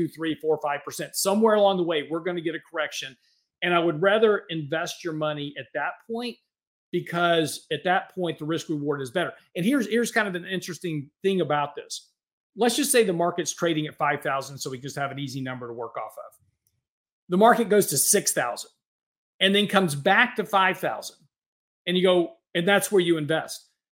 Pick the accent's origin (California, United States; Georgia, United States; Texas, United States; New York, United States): Texas, United States; Houston; I'm from Houston, so Texans aren't playing.